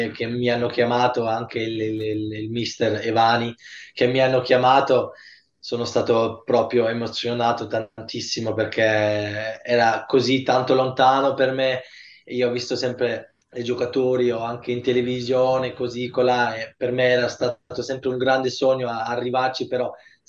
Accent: Germany; Con mamma e papà parlo pure italiano, con mia figlia parlo solo italiano, quindi ho detto sempre: sono tanto tanto contento che sono nato in Germania perché mi ha dato tanto, ho fatto qua la scuola

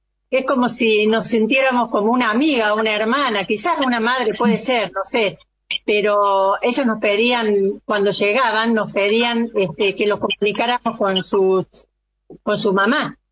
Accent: Villa María, Córdoba, Argentina; yo soy nativa de Villa María, ahí me recibí, mi primaria, mi secundaria y también carrera de enfermera profesional.

